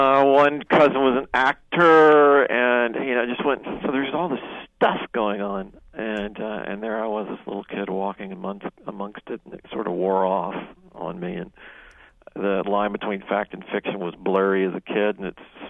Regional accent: Louisiana, United States; Because I grew up in Louisiana, and it was a boisterous, large and boisterous household, and I was the youngest

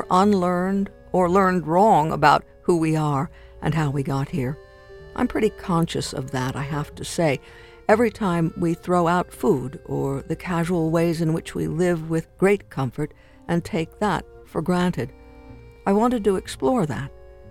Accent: Oklahoma, United States; I'm born and raised in Oklahoma, and I carry it with me wherever I go, but I'm careful not to identify the state in this play.

